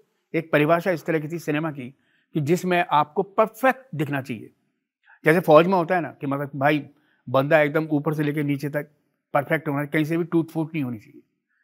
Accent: Mathura, Uttar Pradesh, India; मैं उत्तराखंड से हूं, मेरी पैदाइश वहां की है, लेकिन मेरा रहन सहन, मेरा लालन पालन, मेरी एजुकेशन, मेरा theatre, each and everything Mathura, Uttar Pradesh, Krishna की नगरी।

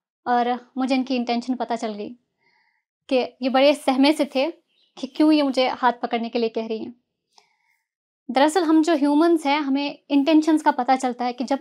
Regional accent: Srinagar, Jammu and Kashmir, India; लेकिन मेरी पढ़ाई और पैदाइश जो है वो डिस्ट्रिक्ट श्रीनगर से हुई है। मतलब मेरी जिंदगी का जो ज़्यादा हिस्सा है वो डिस्ट्रिक्ट श्रीनगर में गुजरा है

